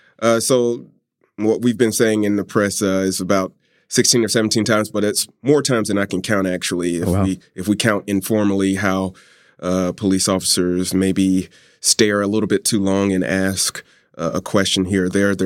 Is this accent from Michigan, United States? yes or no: no; College Park, Georgia, United States; now in Japan; I am from the South, from College Park, Georgia. So I'm used to negative interactions with the police.